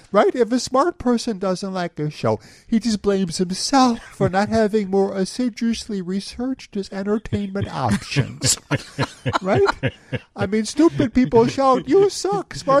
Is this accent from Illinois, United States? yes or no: yes; Chicago, Illinois, United States; born there; I was born in the South Side.